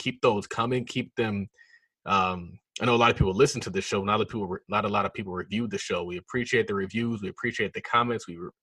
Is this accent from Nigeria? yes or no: yes; Nigeria; So yeah, I'm Nigerian.